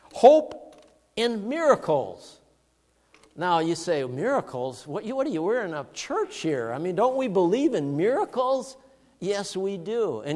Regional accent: Duluth, Minnesota, United States; I came from Duluth, Minnesota. Duluth, Minnesota is like San Francisco.

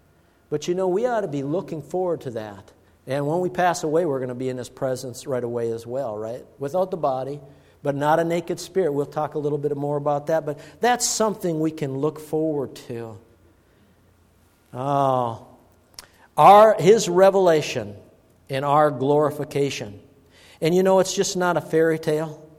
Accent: Duluth, Minnesota, United States; I'm from Duluth, Minnesota.

